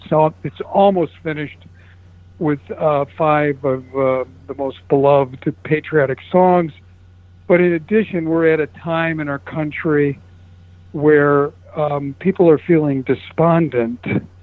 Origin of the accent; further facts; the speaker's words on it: Chicago, Illinois, United States; I come from Chicago. I played in recording studios in Chicago